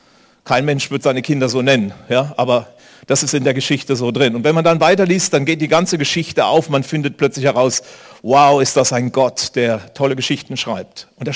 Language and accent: German; Berlin, Germany; ich bin ja eigentlich Berliner.